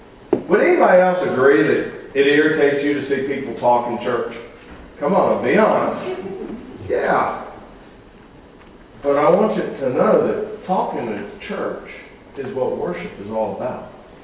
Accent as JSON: {"language": "English", "region": "the South", "country": "United States", "accent": "Southern drawl", "said": "it comes out with a slightly southern drawl and some Bedford County roots. See, that's my accent."}